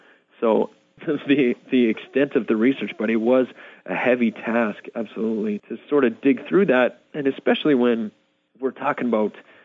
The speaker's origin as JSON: {"language": "English", "town": "Edmonton", "region": "Alberta", "country": "Canada", "said": "We knew of each other from the industry here in Alberta. We're from Edmonton and she's from Calgary, just about 3 hours driving distance apart from each other."}